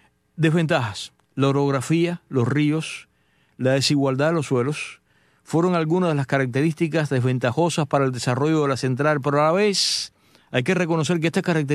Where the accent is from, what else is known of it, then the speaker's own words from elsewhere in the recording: Cuba; moved away; also born or lived in Bayamo / Manzanillo; hasta que vine prácticamente de Cuba, porque sobre todo en mi época de juventud, que me enviaron a trabajar a Bayamo, a mi querido Bayamo, que quiero tanto, y a Manzanillo